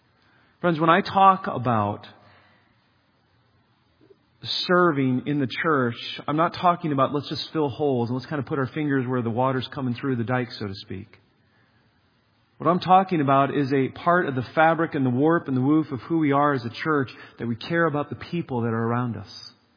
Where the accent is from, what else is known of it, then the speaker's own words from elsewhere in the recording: Wisconsin, United States; What I mean by rugged faithfulness was this: as I grew up in Wisconsin, he'd arrive early and he'd have his snow boots on over his dress shoes.